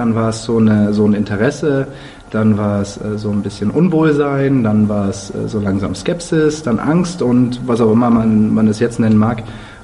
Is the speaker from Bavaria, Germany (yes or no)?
yes; Munich, Bavaria, Germany; Ich komme ja aus München, deswegen sind dann einige Menschen dabei, die ich vielleicht schon seit längerem kenne.